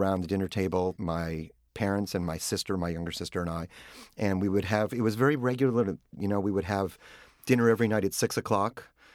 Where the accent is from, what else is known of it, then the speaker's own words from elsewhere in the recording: Minneapolis, Minnesota, United States; I loved growing up in Minneapolis, but there was something about the rest of the world that I was also really interested in. My parents were from New York.